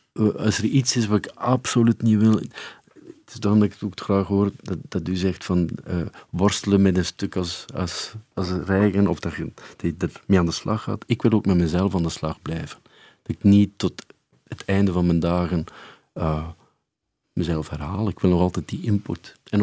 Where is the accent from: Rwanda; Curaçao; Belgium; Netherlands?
Belgium; Flanders; Ik ben echt wel een West-Vlaming in hart en nieren.